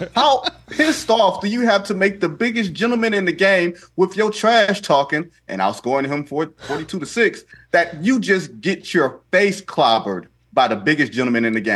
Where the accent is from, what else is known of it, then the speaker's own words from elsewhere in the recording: Detroit, Michigan, United States; I'm from Detroit. I have scars on my knees and all that stuff.